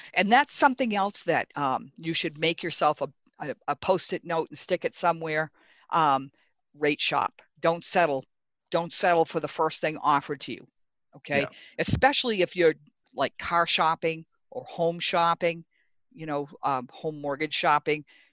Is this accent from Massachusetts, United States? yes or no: no; Goffstown, New Hampshire, United States; I grew up in Goffstown, New Hampshire, which is not far from here.